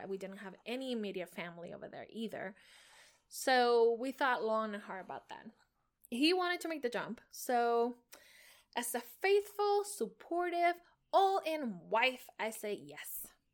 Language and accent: English; Puerto Rico; And yes, I am from Puerto Rico. Puerto Rico.